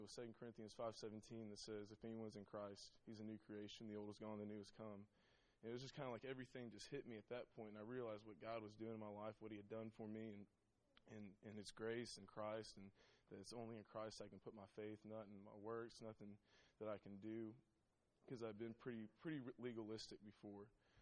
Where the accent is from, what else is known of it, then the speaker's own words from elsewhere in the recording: Nashville, Tennessee, United States; my story is a little bit different than Chaz's. I grew up in Nashville.